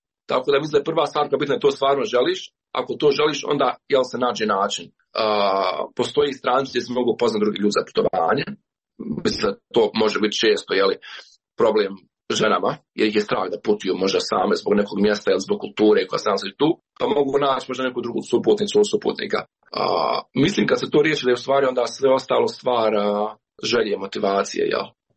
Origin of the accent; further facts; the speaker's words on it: Bosnia & Herzegovina; ja sam iz Bosne i Hercegovine